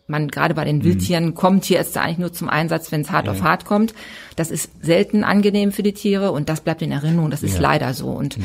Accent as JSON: {"language": "German", "town": "Gelsenkirchen", "region": "North Rhine-Westphalia", "country": "Germany", "tie": "born there", "said": "Ich bin also gebürtige Gelsenkirchnerin, also schon auch aus dem Pott."}